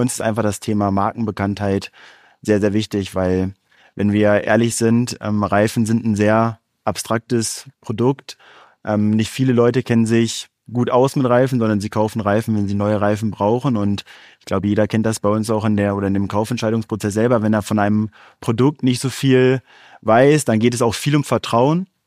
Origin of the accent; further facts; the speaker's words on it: Kiel, Schleswig-Holstein, Germany; Habe wirklich als kleiner Junge dann auch angefangen zu kicken. Damals noch in Kiel. Ich komme auch aus Kiel.